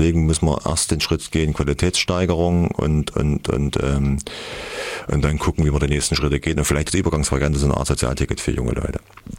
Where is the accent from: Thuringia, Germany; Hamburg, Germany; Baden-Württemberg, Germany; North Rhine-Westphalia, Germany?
Thuringia, Germany; Petersberg; Also ich bin aufgewachsen in Petersberg, wir hatten Nachbarn, die hatten eine Garage am Roten Berg.